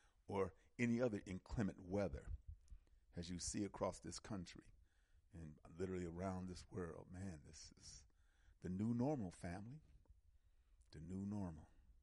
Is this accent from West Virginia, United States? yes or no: no; Milwaukee, Wisconsin, United States; now in Atlanta, United States; If, like for me, I'm in Atlanta, but I'm from Milwaukee. I still listen to WNOV and other programs in Milwaukee.